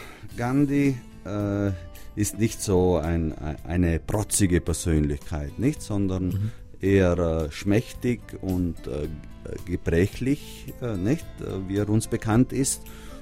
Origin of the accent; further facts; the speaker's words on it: Trentino-Alto Adige, Italy; Als Südtiroler hat man ja Berge auch unter dem Jahr mehr als genug, dann fährt man ganz gerne ans Meer.